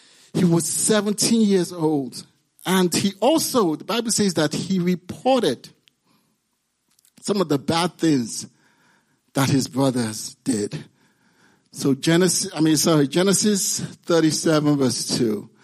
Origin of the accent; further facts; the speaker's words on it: Nigeria; So being Nigerian, some of these stories, you try to translate into Pidgin English